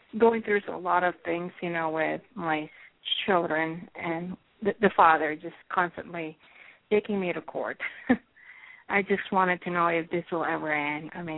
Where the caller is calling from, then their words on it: Albuquerque, New Mexico, United States; Albuquerque, New Mexico.